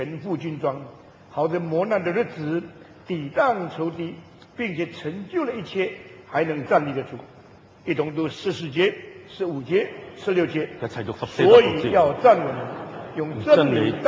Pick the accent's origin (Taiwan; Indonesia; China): Indonesia; 有一个加拿大的教授到我们印尼去访问